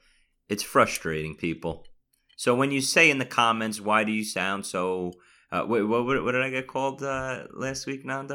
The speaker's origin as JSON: {"language": "English", "town": "Staten Island", "region": "New York", "country": "United States", "accent": "New York", "said": "so I have to enunciate my words better so I don't sound so New Yorkish or Staten Islandish or whatever."}